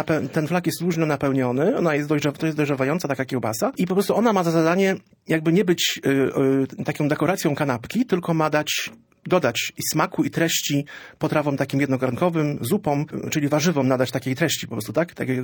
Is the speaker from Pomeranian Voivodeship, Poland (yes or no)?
yes; Gdańsk, Pomeranian Voivodeship, Poland; to jest nasza tożsamość, my jesteśmy stąd